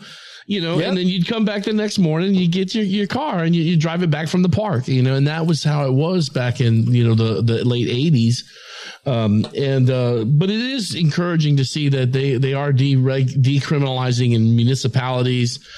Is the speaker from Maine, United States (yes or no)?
no; Austin, Texas, United States; when I was young and growing up in South Austin